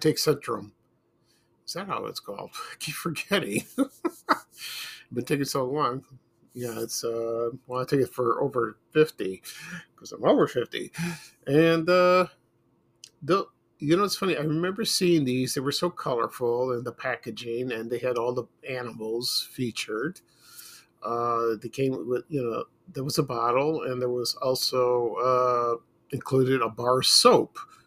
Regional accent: Chicago, Illinois, United States; I watched them when I was growing up in Chicago.

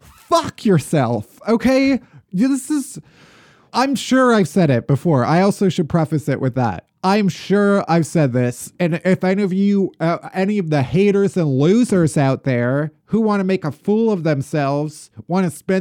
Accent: Chicago, Illinois, United States; And maybe it's because we're from Chicago, the suburbs.

